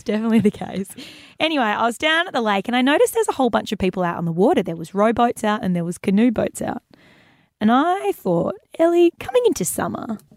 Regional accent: Western Australia, Australia; Let's go over to WA for a second, my hometown.

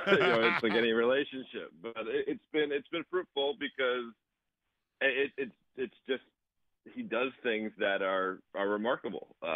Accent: Pennsylvania, United States; I grew up in the Philly suburbs.

